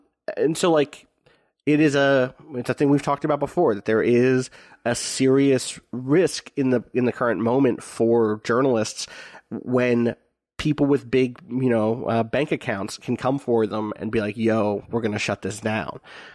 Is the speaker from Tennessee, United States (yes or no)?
no; Pennsylvania, United States; as someone who grew up in a fairly privileged place where a lot of people weren't, my hometown was on the edge of West Philadelphia and has a lot of first-generation immigrants and people of color